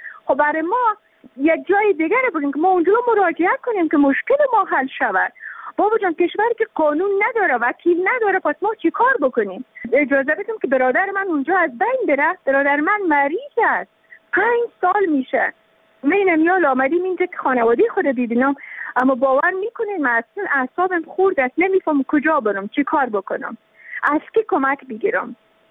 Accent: Afghanistan; ما که تابع افغانستان هستیم، ما که افغان هستیم

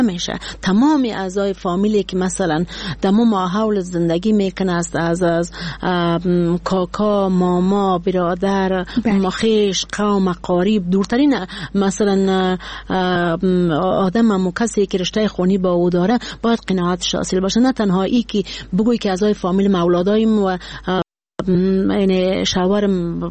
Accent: Badakhshan, Afghanistan; ما یک کسی هستم که از بدخشان هستم،

